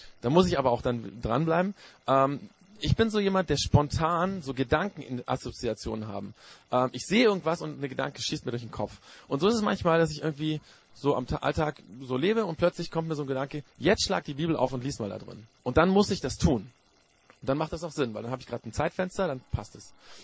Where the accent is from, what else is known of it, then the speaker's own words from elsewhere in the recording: Japan; ich bin in Japan aufgewachsen und meine Eltern waren, also mein Vater war Pastor in Japan